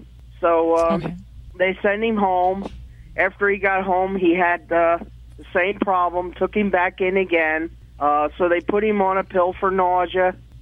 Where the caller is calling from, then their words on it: Burnville, Pennsylvania, United States; Calling from Burnville, Pennsylvania, near Reading. Listen to WEEU.